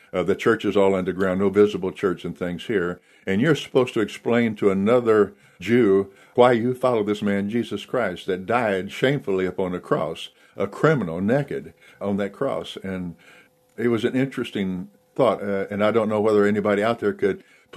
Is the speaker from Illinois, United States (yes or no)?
no; Texas, United States; it's just kind of like President Bush from my home state of Texas.